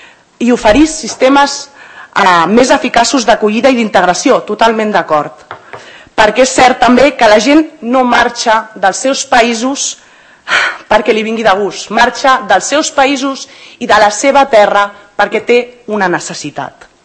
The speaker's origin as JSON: {"language": "Catalan", "town": "Sant Cugat", "region": "Catalonia", "country": "Spain", "tie": "born there", "said": "jo sóc fruit de la immigració i n'estic molt orgullosa. Sóc nascuda a Sant Cugat, però tinc arrels sud-americanes i extremenyes."}